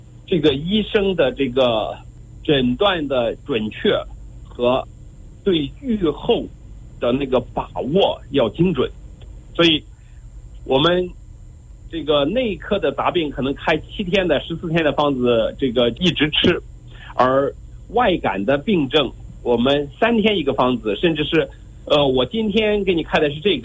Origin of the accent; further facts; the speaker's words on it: Shandong, China; 像我们山东人呢是比较喜欢吃香椿的啊